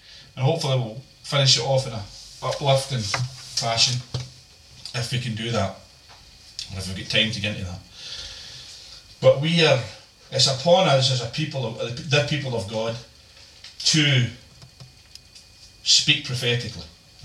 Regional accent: Larkhall, Scotland, United Kingdom; I remember being, you know, quite young, growing up in Lark Hall.

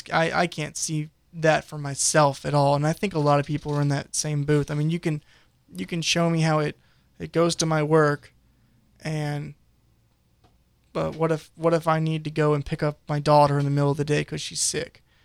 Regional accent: North Carolina, United States; I'm from Johnston County, so I have a 45 minute commute on a good day.

